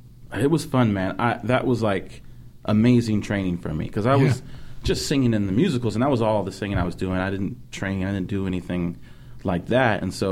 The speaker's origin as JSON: {"language": "English", "town": "San Jose", "region": "California", "country": "United States", "tie": "born or raised there", "said": "That's where I did musicals. I was born and raised in San Jose."}